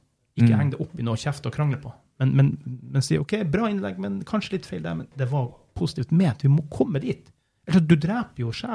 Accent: Morbygda, Finnmark, Norway; Og over grensa der jeg kom fra Finnmark, så har vi alltid sagt russere. For jeg kommer fra på Morbygda, hvor det var russerhandel, så vi har alltid kalt det russere.

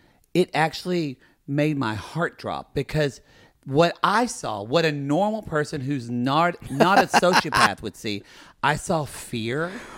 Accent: Oklahoma, United States; I grew up in Oklahoma bubble.

